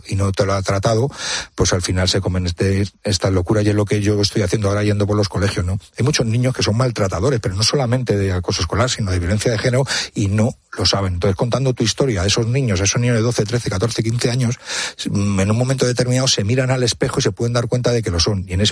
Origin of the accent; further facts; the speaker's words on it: Madrid, Community of Madrid, Spain; Ese carabanchel profundo de los 80, yo soy del Terciotelol, que era un auténtico mercado de la droga